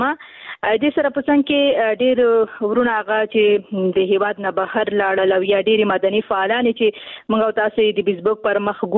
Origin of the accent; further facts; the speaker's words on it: Afghanistan; په افغانستان کې جنگ دی او تقریبا موږ په جنگ کې پیدا شو ویو په جنگ کې را لوي شوی یو